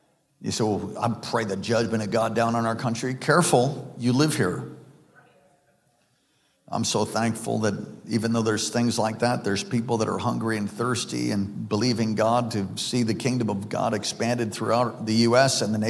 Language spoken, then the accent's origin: English; East Coast, United States; You know, I am from the East Coast. That played a role in who I am and in my personality.